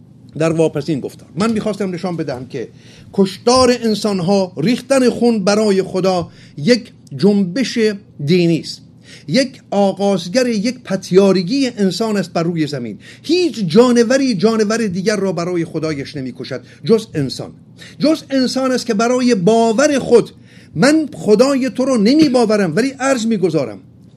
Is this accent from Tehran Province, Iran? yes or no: no; Hamadan, Iran; born there; چون من خودم زاده ارومیه نیستم، شوربختانه من در همدان خوشبختانه به دنیا اومدم و در سن بالای 18-19 سالگی برای نخستین بار به سری به رضایه زدم به ارومیه